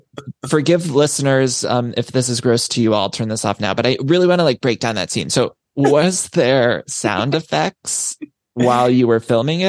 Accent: Ohio, United States; I'm from Ohio, and I don't know. I just spiritually feel like this is very, it's got an Ohio vibe.

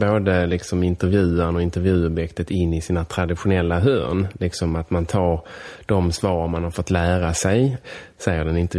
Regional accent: Helsingborg, Skåne, Sweden; jag föddes i Helsingborg. Min mamma kommer därifrån, min pappa kommer därifrån.

